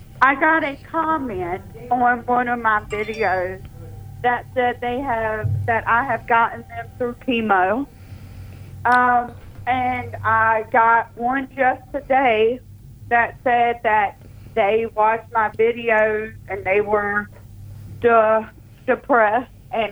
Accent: Virginia, United States; I am from Virginia.

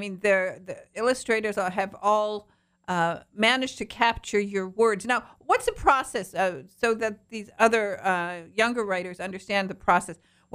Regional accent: Michigan, United States; now in Clearwater, United States; I'm from Upper Michigan, from the Upper Peninsula. I'm a Youper. And my brother, who still lives up there, has plenty of snow, lots of snow.

